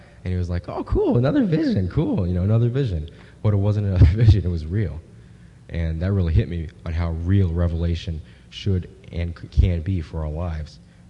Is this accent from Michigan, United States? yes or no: no; Massachusetts, United States; I'm from Massachusetts. I'm 18 years old, and this is my fourth year at camp.